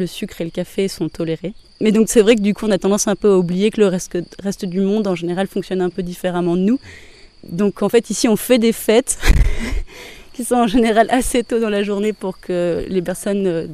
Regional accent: Paris, Île-de-France, France; Parce qu'à la base, je suis parisienne, mais j'avoue que cet isolement me convient bien.

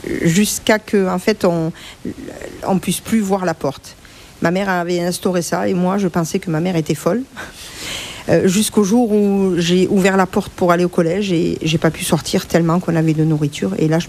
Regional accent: Perpignan, Occitanie, France; Je suis originaire des Pyrénées-Orientales dans le 66. Je suis née donc à Perpignan. J'ai vécu dans une ferme qui s'appelait le Masphage. Je suis issue d'une famille d'ouvriers. Mon père travaillait dans les vignes et ma mère ne travaillait pas.

